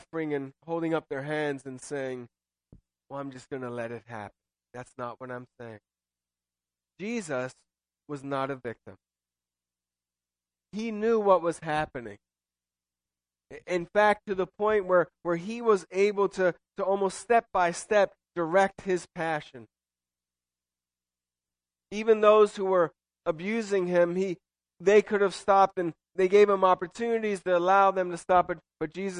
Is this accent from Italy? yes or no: yes; Italy; when I was a kid growing up in Italy, we saw crucifixes. The nuns would come in and teach religion, and I was the Protestant kid